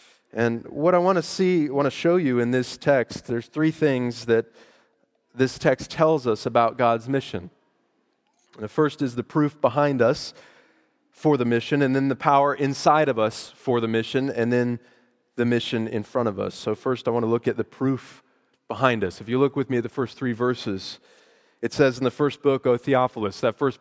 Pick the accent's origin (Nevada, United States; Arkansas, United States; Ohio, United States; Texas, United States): Texas, United States; But I grew up in Texas, and so people knew what people from Louisiana were like.